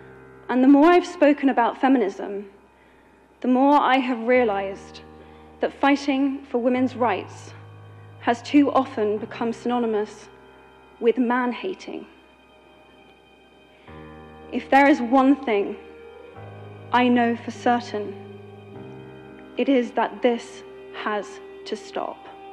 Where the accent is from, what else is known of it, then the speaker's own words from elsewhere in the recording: United Kingdom; I am from Britain